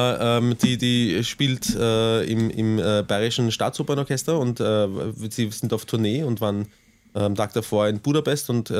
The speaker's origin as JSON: {"language": "German", "region": "Vienna", "country": "Austria", "accent": "Viennese", "said": "Das war ein Österreicher, ich bin Österreicher."}